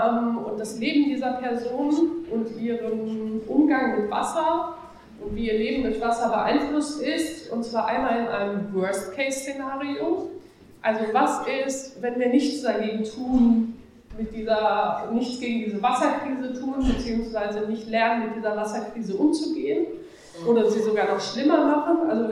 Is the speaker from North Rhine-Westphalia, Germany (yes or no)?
yes; North Rhine-Westphalia, Germany; ein Kind des Ruhrgebiets, so wie ich auch.